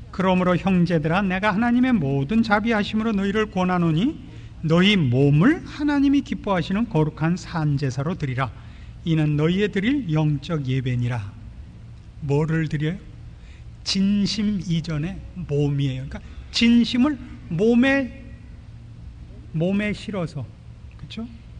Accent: Pyongan, North Korea; now in South Korea; 그러니까 저는 이북 사람이라서 이북 사람의 성격을 대단히 잘 아는데

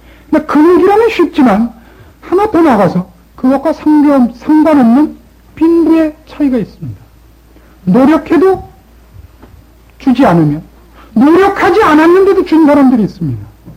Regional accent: South Korea; 우리는 훨씬 명분론자들입니다. 한국 사람들은 우리 전체 국민의식이 완전주의자들이고

